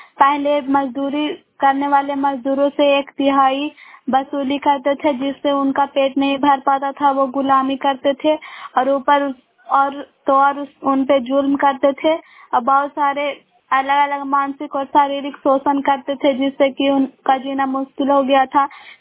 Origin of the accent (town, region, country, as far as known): Bairiganj, Bihar, India